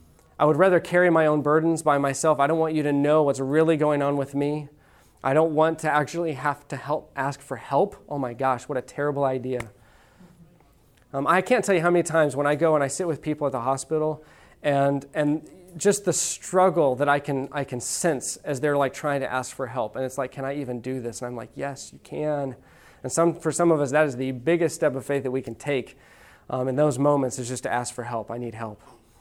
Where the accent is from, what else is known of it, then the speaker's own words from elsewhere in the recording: Texas, United States; We need to start putting use guys in there, or y'all, because we're from Texas, okay?